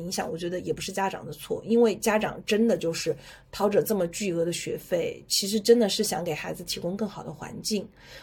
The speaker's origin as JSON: {"language": "Chinese", "country": "China", "said": "尤其是好像感觉我们中国人还挺喜欢凑热闹的哈"}